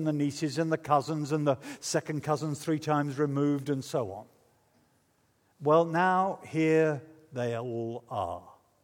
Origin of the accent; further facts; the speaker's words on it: United Kingdom; But it's all right, I'm a Brit, I'm not going there.